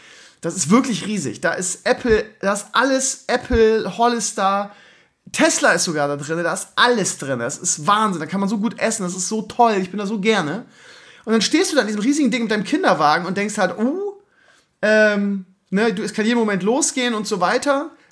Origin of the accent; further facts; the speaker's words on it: Bremen, Germany; ich bin ja Bremer, ne